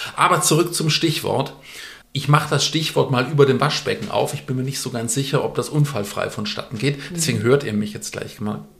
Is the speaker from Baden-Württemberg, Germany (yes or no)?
yes; Baden-Württemberg, Germany; born there; accent: Swabian; ich bin ja Schwabe von Geburt an.